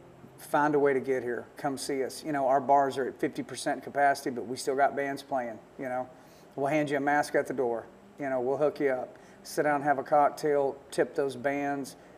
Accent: Texas, United States; now in Nashville, United States; call it Lone Star, because we're all from Texas.

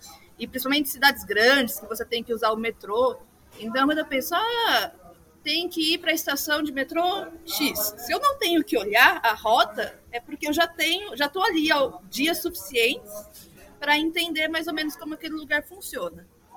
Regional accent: Araras, São Paulo, Brazil; born there; Eu nasci em Araras, interior de São Paulo. Fica mais ou menos umas 2 horas de São Paulo. É uma cidade pequena, mediana, então a gente tem bastante aquela mentalidade do interiorzão. Ninguém nunca sai de lá.

